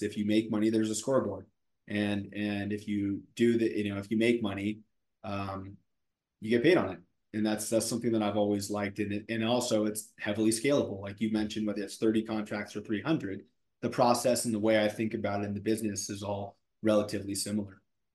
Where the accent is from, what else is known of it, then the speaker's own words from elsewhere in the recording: San Francisco, California, United States; I'm from San Francisco, she's from LA, we both went to school in LA, we thought we were going to move back to LA.